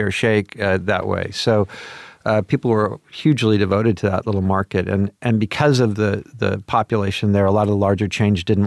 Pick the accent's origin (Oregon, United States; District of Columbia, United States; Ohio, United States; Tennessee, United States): Oregon, United States; Portland; also born or lived in Pomona, California; I grew up in Portland, Oregon.